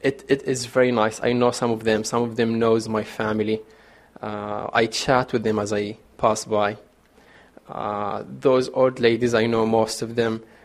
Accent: Rafah, Gaza Strip, Palestine

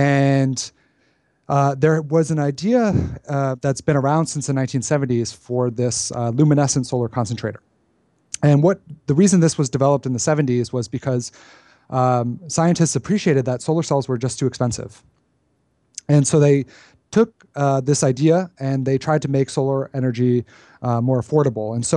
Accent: Boston, Massachusetts, United States; born or raised there

